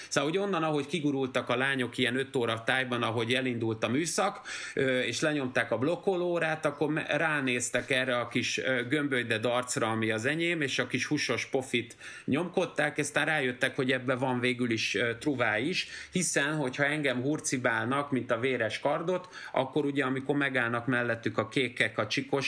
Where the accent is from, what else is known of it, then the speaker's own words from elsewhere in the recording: Budapest, Hungary; ferencvárosi kölök voltam, aki nem kapott lakáskulcsot, nevezetesen azért, mert egy olyan panelházban nőttem föl